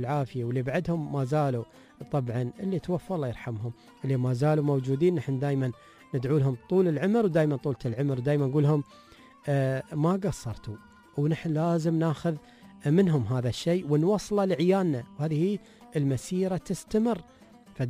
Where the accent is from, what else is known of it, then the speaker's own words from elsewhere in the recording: United Arab Emirates; نحن من الإمارات، نحن عيال زايد